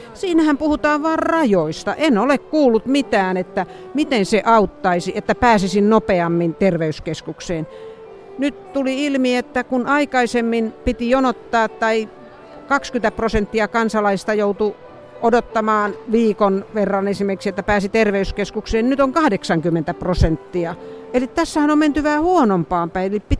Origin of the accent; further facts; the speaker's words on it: Lapua, South Ostrobothnia, Finland; minähän olen maaseudun ja maatalon tytär. Mä oon syntynyt Lapua Hirviöillä semmoisessa pienessä kylässä ja koko lapsuuteni oon tehnyt maataloustöitä. Eli tiedän, mitä on elämä maaseudulla ja tälläkin hetkellä elän Lapuan kirkon kylällä ja sitten Helsingissä ja sitten vähän Brysselissä ja Strasbourgissakin.